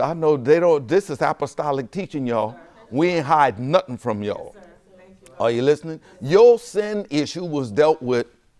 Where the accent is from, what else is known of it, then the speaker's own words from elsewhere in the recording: New Orleans, Louisiana, United States; Yeah, I know I'm from New Orleans. I'm a New Orleans Saints fan.